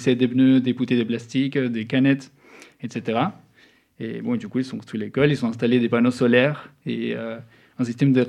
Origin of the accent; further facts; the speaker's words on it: Uruguay; moi, j'ai grandi en Uruguay, ça m'a fait penser à quelque chose qui était fait dans mon pays